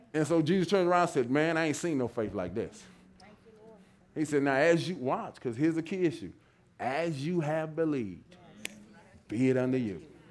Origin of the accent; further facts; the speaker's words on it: the South, United States; I'm from the South, so I understand how this works.